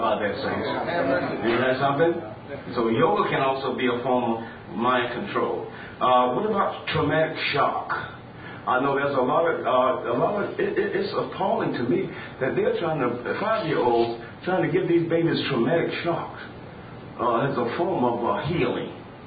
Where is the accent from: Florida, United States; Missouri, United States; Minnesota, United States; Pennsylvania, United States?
Florida, United States; Jacksonville; My wife and I, we are from Jacksonville, Florida, and this is a church down.